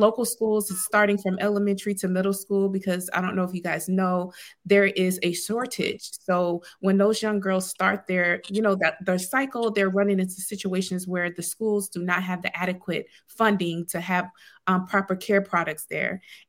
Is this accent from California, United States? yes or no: no; Huntsville, Alabama, United States; Well, once again, I'm from Huntsville, Alabama. I was born and raised there.